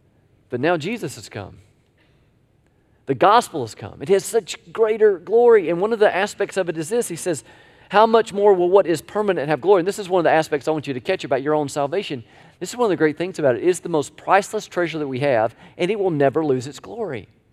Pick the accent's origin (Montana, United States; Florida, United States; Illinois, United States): Florida, United States; Tallahassee; When I was a little boy growing up in Tallahassee, we used to we had a community pool